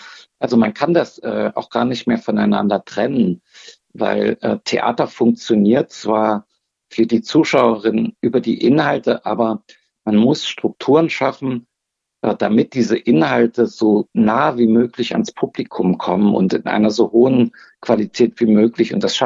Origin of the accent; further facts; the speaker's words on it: Erfurt, Thuringia, Germany; Ich bin Erfurter. Ich habe eine enge Verbindung zu dieser Stadt. Ich bin hier zur Schule gegangen.